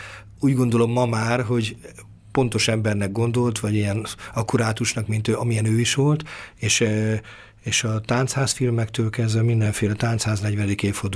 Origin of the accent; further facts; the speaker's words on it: Békés, Hungary; és én Békés megyei vagyok szintén